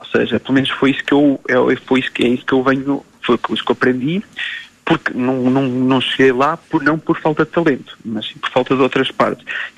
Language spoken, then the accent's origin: Portuguese; Portugal